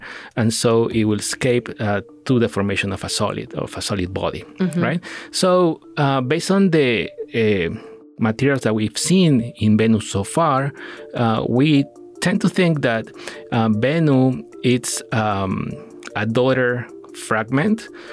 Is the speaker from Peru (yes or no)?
yes; Peru; now in United States; I'm originally from Peru, and that's where I obtained my bachelor's degree in chemistry. And then I came to the States to pursue my PhD in organic chemistry.